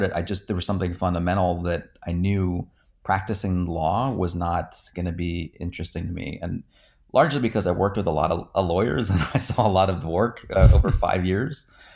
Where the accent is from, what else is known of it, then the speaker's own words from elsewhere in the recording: New Jersey, United States; But I grew up in New Jersey, and half of the population in New Jersey wanted to grow up and be a lawyer. And I was in that half.